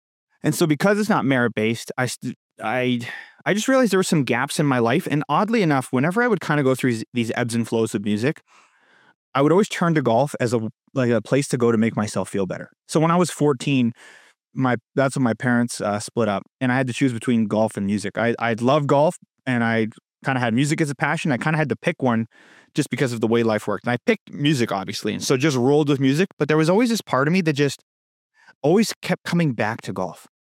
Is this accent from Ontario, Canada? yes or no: yes; Toronto, Ontario, Canada; Out in Canada, British Columbia is where I am right now, born and raised in Toronto.